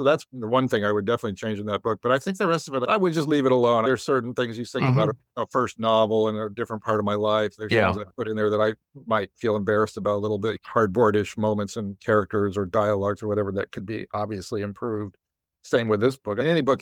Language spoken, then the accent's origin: English; Oakland, California, United States; also born or lived in Chicago; I grew up in Oakland and before that in the south side of Chicago. So I always have this sense like I was adjacent to and immersed in Black America as a child.